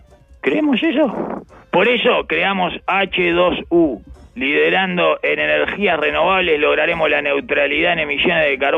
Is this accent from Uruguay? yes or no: yes; Uruguay; de esos videos de qué crack que somos los uruguayos, eso